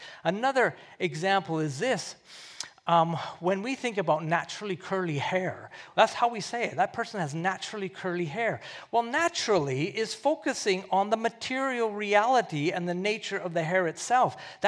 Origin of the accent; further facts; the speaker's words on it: Canada; I'm from Canada, where people say, "Oh God," all the time.